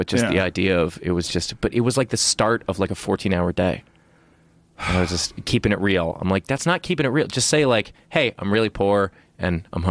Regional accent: Queens, New York, United States; So I grew up in Queens, New York, and I was a big fan of old school hip hop.

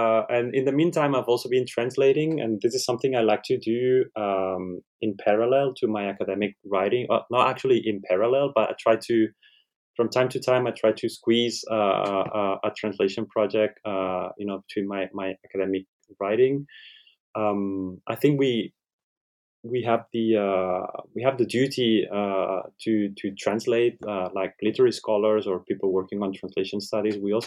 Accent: Spain; first language Catalan; English is a second language; thought it would be nice to translate it into Catalan language, which is my mother tongue.

